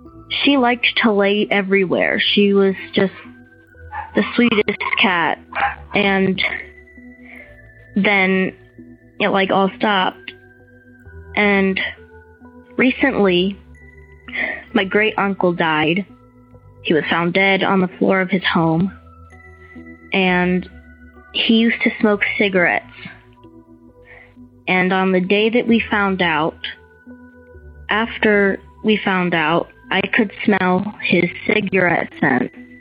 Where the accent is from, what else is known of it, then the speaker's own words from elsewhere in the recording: Colorado, United States; I'm from Colorado.